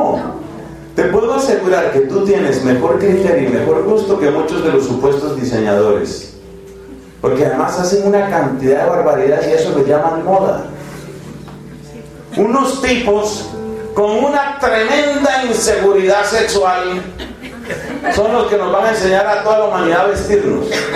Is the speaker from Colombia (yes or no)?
yes; Caribbean coast, Colombia; Yo vengo de Colombia. ¿Y de qué parte de Colombia? Pues allá de la costa. Yo tengo mi ancestro de esclavo negro o de esclava negra, de lo que sea.